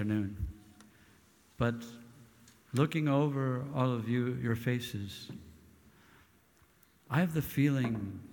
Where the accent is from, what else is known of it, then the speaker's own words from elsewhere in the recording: Wisconsin, United States; I grew up in Wisconsin, actually, before I worked my way down to Texas.